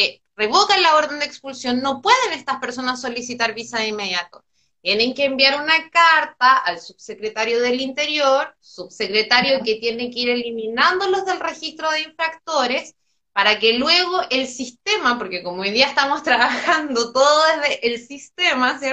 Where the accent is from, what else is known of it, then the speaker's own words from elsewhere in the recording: Chile; son los mismos derechos que tenemos nosotros, chilenos, que habitamos este territorio nacional